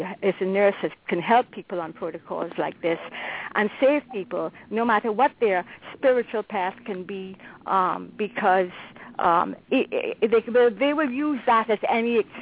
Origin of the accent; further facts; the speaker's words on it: Guyana; born there; I was born in British Guiana, British parents, but I lived in 10 countries.